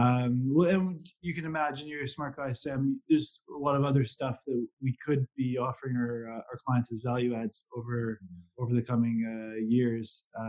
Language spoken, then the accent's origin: English; Canada; moved away as an adult; now in United Kingdom; I'm originally from Canada and came over to the UK about 3 years ago with my job.